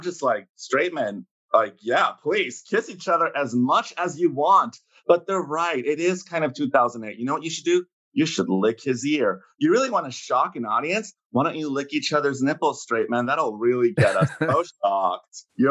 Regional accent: California, United States; because I grew up in the Bay Area, and the Bay Area, you know, whether we like it or not, is more friendly towards queer people and towards gay men.

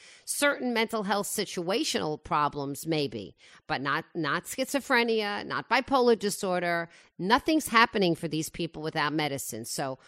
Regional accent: Woodmere, New York, United States; Oh, well, I grew up in Woodmere, so it's sort of the North Shore version.

